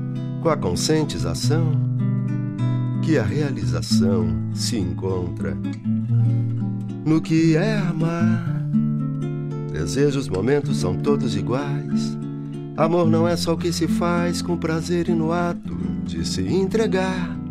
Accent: Porto Alegre, Rio Grande do Sul, Brazil; born there; Nasci na cidade, nasci em Porto Alegre, não era de campanha, de fronteira, né?

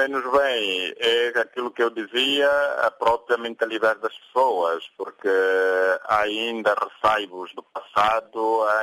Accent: Angola; estamos a ganhar todos, enquanto angolanos

